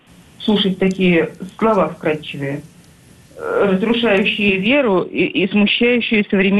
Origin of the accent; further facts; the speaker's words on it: Sergiev Posad, Moscow Oblast, Russia; Я из Сергиева Посада по Московской области.